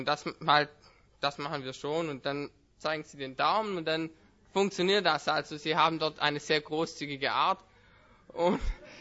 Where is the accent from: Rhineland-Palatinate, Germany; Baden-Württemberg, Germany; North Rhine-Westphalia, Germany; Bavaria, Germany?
Baden-Württemberg, Germany; accent: Swabian; Jetzt muss ich mich erstmal anstrengen, Hochdeutsch zu reden. Ich rede gerne Schwäbisch